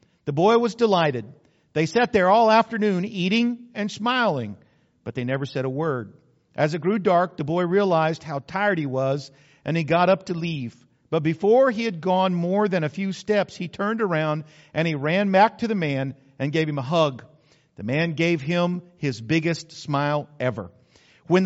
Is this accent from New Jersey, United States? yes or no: no; New Mexico, United States; See, I was born and raised in New Mexico.